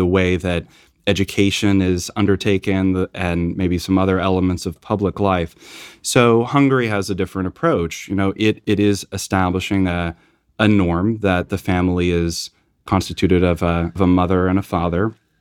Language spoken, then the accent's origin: English; Arkansas, United States; You know, I grew up in Arkansas. Let's look at Arkansas today.